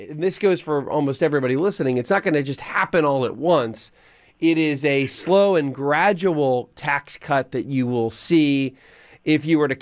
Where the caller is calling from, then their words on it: Brookhaven, United States; from Brookhaven. I'm single.